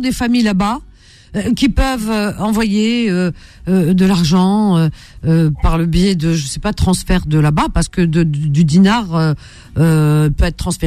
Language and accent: French; Algeria; tous on a de la famille en Algérie en tant qu'Algérien